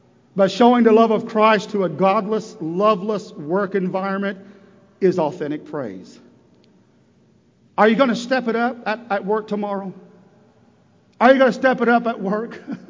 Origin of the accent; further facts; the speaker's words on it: El Reno, Oklahoma, United States; I remember growing up in the Bible Baptist Church. It was on Sunset Drive in El Reno, Oklahoma.